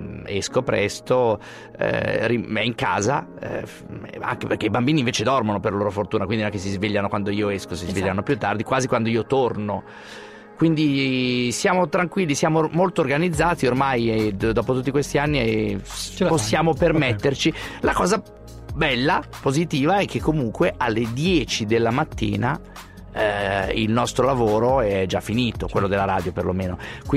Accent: Milan, Lombardy, Italy; Sì, io sono milanese.

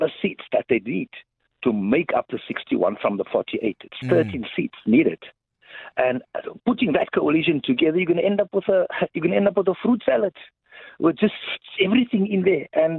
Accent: Port Elizabeth, Eastern Cape, South Africa; I am from Nelson Mandela, but I'm born in Port Elizabeth. My family lives there.

